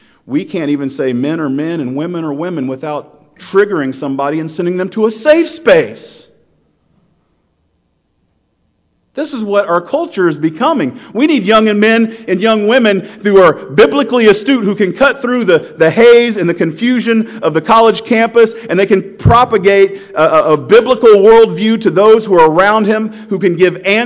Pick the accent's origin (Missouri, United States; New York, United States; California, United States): Missouri, United States; Kansas City; I grew up in Kansas City.